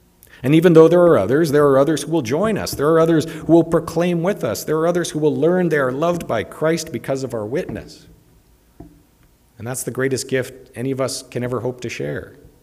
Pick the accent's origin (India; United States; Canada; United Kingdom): Canada; Because even though I'm a Christian, I'm also a Canadian, and I'm a very new Saskatchewanite, but I'm adapting quickly.